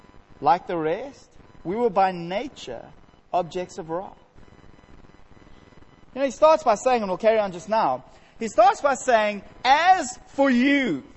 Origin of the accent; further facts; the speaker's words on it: Johannesburg, Gauteng, South Africa; also born or lived in Rondebosch, South Africa; I grew up in Johannesburg. I lived in Rondebosch.